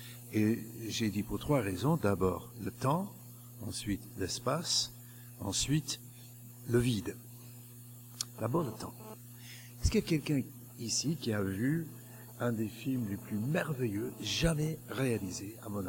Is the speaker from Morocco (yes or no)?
no; England, United Kingdom; born there; French is a second language; Je suis né en Angleterre par erreur administrative céleste, parce qu'en fait je suis français de cœur. J'aurais dû naître en France, mais bon, je suis né en Angleterre.